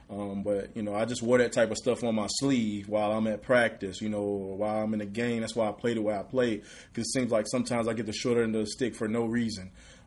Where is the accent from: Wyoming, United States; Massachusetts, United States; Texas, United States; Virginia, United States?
Texas, United States; Redwater; But I'm from Redwater. I just went to school in Texarkana, which is 15 more miles up the road. Where I'm from is Redwater, Texas. Population about 1,019 people, literally in the woods, one stop light. Just a country guy.